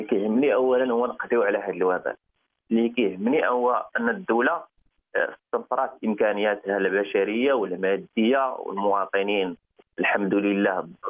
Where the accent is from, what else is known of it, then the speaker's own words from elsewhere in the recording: Morocco; هذا التحدي اللي خديناه كمغاربه